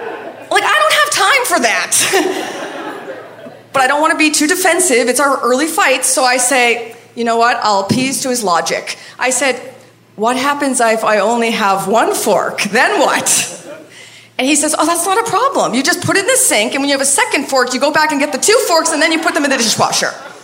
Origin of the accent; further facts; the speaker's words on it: Maine, United States; his family from Iran and how I'm from Maine and how we just love architecture.